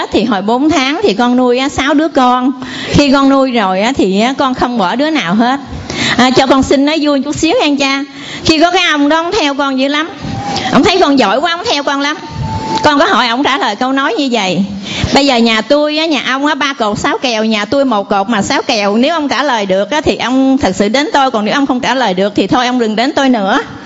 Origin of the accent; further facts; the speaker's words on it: Long An, Vietnam; Dạ, ở quê Long